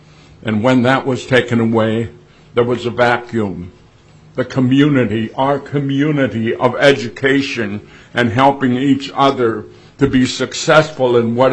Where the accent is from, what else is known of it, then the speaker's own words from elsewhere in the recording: Alaska, United States; I'm from the Chilkat, and I'm from a people who settled this earth here in Southeast Alaska long, long ago.